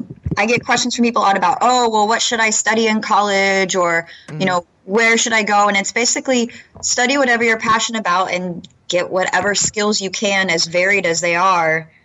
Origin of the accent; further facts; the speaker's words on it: Texas, United States; I grew up in Texas, so the chains that I'm familiar with are very different than the chains other people on the team are familiar